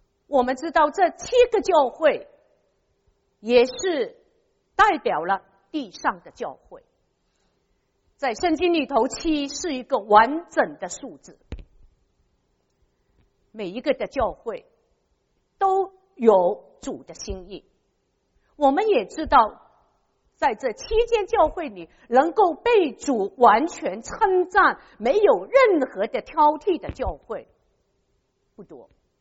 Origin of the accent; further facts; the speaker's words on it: China; 在我们中国人这个是已经很熟悉的 排第一的总是最重要的